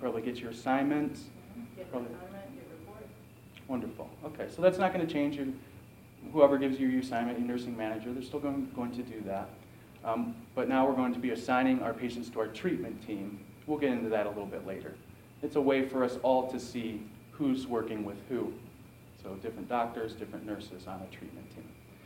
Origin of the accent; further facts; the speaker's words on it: Detroit, Michigan, United States; a little background about me, I come from the Detroit area.